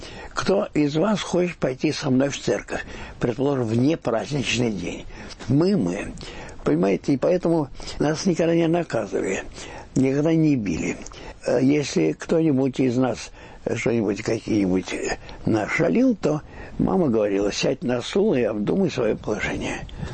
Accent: Diveyevo, Nizhny Novgorod Oblast, Russia; born there; я родился в Дивееве, 12 километров от Сарова, и около стен Дивеевского монастыря

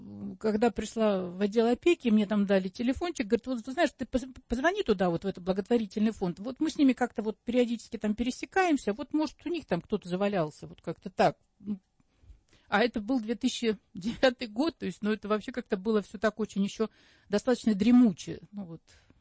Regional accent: Kharkiv, Kharkiv Oblast, Ukraine; moved away as an adult; now in Moscow, Russia; я сама из понаехавших, собственно говоря, я закончила институт в Харькове, я сама из Харькова, закончила в Харькове институт общественного питания, и когда мне был 21 год, я понаехала в Москву. Как раз, по-моему, в 90-м, да.

